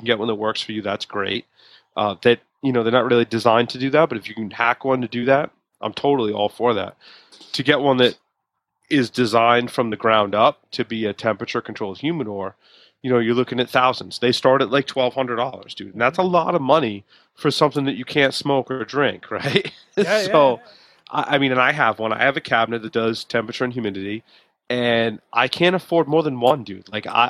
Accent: Rhode Island, United States; Just so people know, I'm from Rhode Island. I've been a Patriots fan my whole life, dude.

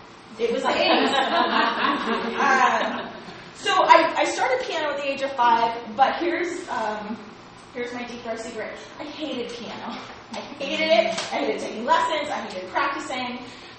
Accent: California, United States; I am a freshman from River Linda, California, majoring in underwater basket weaving.

